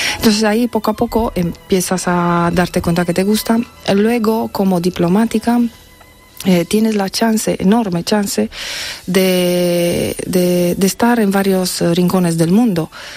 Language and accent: Spanish; Târgu Mureș, Mureș County, Romania; born there; Spanish is a second language; yo nací en Târgu Mureș, es una ciudad pequeñita, 150, 170 mil habitantes, en mitad de Transilvania, en Rumanía